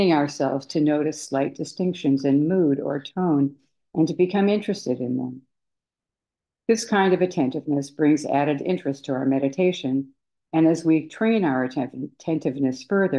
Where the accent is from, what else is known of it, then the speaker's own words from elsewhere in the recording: Manila, Metro Manila, Philippines; how being on Kauai reminded me so much of growing up in Manila, the heat, the humidity, the ocean, and especially the sound of chickens running loose, as they did in Manila when I was a girl.